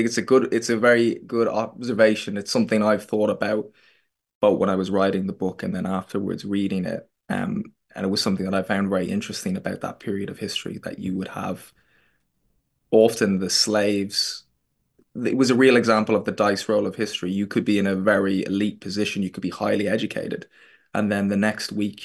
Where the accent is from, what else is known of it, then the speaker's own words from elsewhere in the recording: Dublin, Leinster, Ireland; it was like someone I grew up with in Dublin.